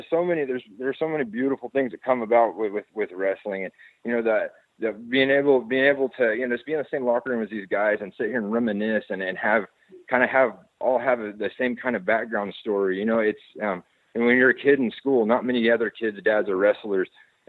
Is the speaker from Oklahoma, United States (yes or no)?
no; Texas, United States; knowing that … that I'm from Texas